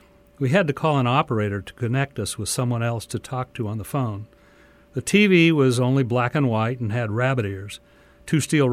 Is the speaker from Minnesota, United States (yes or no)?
no; Fortuna, California, United States; I grew up in Fortuna.